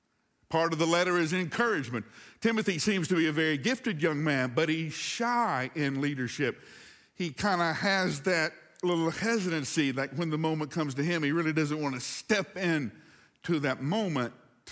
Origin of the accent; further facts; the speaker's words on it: Huntsville, Alabama, United States; I grew up in Huntsville. There are more engineers per capita in Huntsville, Alabama than anywhere else.